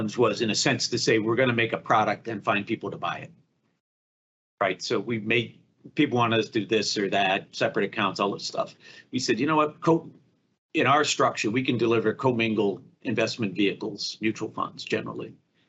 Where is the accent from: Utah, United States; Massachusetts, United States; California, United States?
Massachusetts, United States; Boston; You know, I grew up in Boston, know a lot of my father knew a bunch of people in the industry.